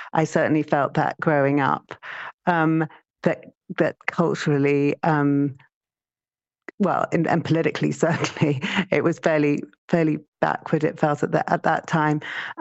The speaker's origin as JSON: {"language": "English", "region": "Harare", "country": "Zimbabwe", "tie": "born or raised there", "said": "my childhood in Zimbabwe was quite suburban. I grew up in Harare, so it wasn't, it's very different to that."}